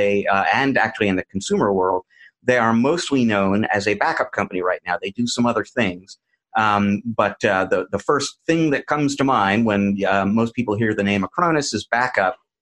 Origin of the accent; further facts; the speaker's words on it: Seattle, Washington, United States; it's like 50 and dark and pouring rain here in Seattle right now. I do love my hometown